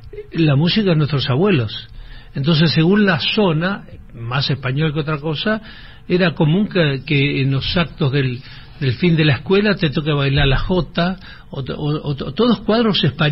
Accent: Puerto Deseado, Santa Cruz, Argentina; born there; Claro, yo nací en Puerto Deseado, que es una ría, donde el mar entra 40 kilómetros a la tierra.

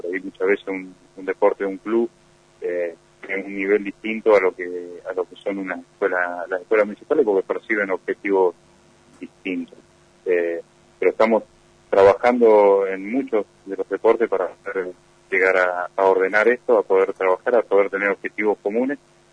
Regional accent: Pico Truncado, Santa Cruz, Argentina; No, en este momento, porque yo soy nativo de Pico Truncado, estoy viajando constantemente a Gallego para realizar las tareas

